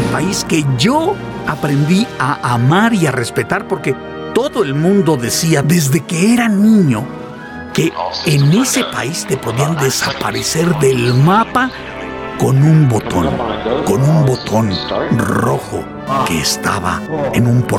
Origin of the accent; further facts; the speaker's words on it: Mexico; Los de arriba y los de abajo en México tenemos corazón, un gran corazón.